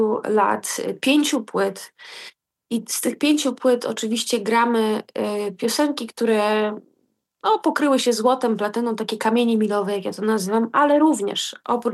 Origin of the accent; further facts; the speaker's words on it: Ciechanowiec, Podlaskie Voivodeship, Poland; swoje dzieciństwo spędziłam u dziadka na takim bliskim Podlasiu, bo to pod Ciechanowcem